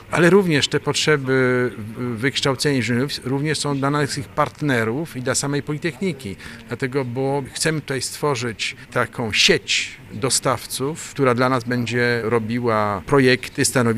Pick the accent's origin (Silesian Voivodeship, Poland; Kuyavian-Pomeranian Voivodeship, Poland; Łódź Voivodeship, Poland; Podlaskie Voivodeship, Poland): Łódź Voivodeship, Poland; Łódź; jestem łodzianinem